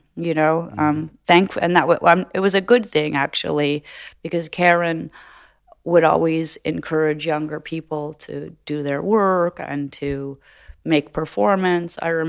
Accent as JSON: {"language": "English", "town": "Los Angeles", "region": "California", "country": "United States", "tie": "born or raised there", "said": "guess because I'm such a punk brat from Los Angeles, no one inspired me whatsoever. And I never would I grew up in Los Angeles as a baby"}